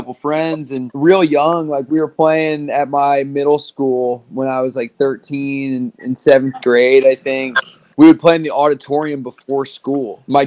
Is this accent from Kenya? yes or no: no; Richmond, Virginia, United States; So I born and raised in the Richmond area.